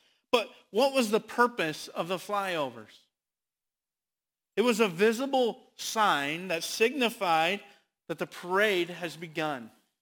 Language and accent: English; La Porte, Indiana, United States; In my hometown of LaPorte, Indiana, there is a parade every year, quite a big thing